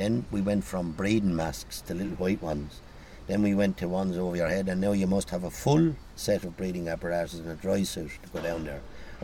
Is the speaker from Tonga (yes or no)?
no; Waterford, Munster, Ireland; Like, I'm from Waterford, the River Shore was the dirtiest river I ever dived